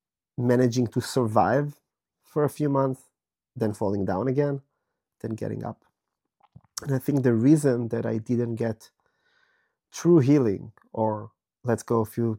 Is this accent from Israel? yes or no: yes; Israel; now in Europe; I was born and raised in Israel, and I lived a few years here and there, and in the last 5 years, I've been living in Europe.